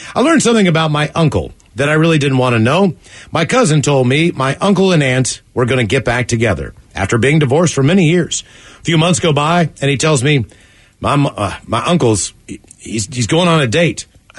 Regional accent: West Virginia, United States; That is my home state.

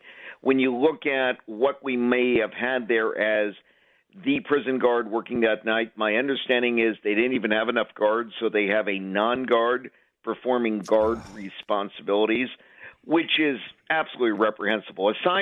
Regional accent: Fair Lawn, New Jersey, United States; Exit 160. Grew up in Fairlawn, Fairlawn High, Montclair State, you name it.

